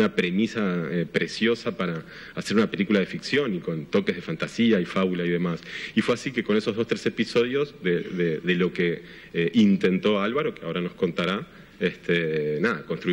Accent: Montevideo, Uruguay; also born or lived in Madrid; yo después me fui para Montevideo, pues yo soy originalmente de Montevideo y ahora también vivo ahí.

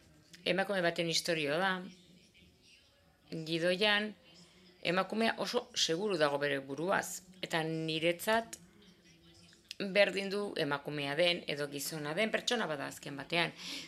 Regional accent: Germany; baita ere Alemaniatik nator

